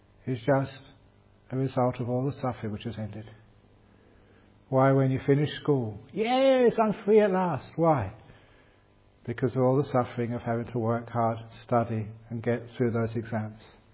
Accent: England, United Kingdom; the country where I grew up in England

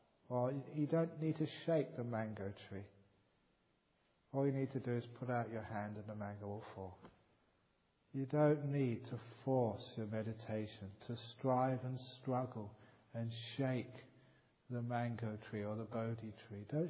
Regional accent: England, United Kingdom; born there; Because, I was born in England, but I spent some time in Asia.

